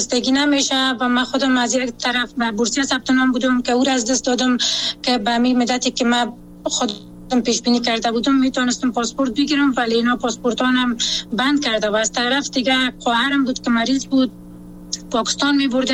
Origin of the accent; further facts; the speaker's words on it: Afghanistan; خودم یک شهروند هستم، از افغانستان هستم